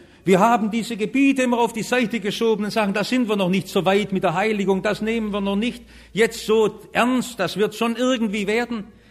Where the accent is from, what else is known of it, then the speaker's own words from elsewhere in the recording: Baden-Württemberg, Germany; Ich bin Schwabe. Verstehen Sie?